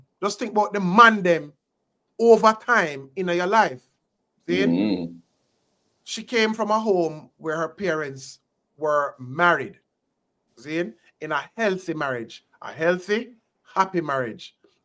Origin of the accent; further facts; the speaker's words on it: Jamaica; especially as Jamaican men who were born and raised in Jamaica, right?